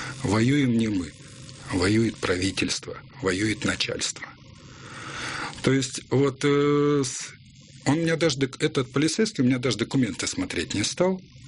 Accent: Russia; Ну, у меня московские номера на машине. И наклейка на машине, что «рус». Я из России приехал.

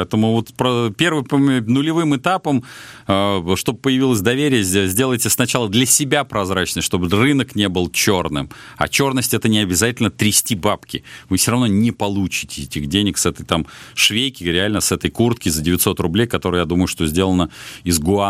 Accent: Moscow, Russia; понятно, что я человек из Москвы

